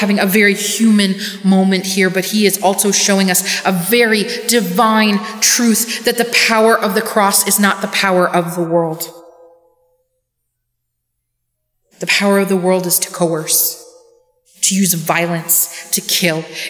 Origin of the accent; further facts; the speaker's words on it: Canada; I grew up in Canada in a middle-class home.